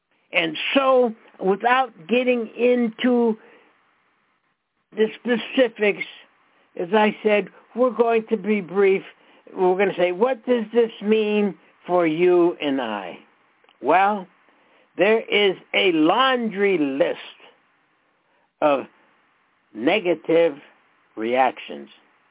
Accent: New York, United States; Now, I'm a New Yorker.

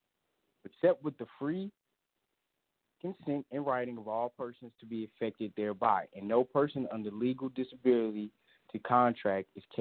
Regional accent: United States; But as an American, those are, you know, that's, let me explain this.

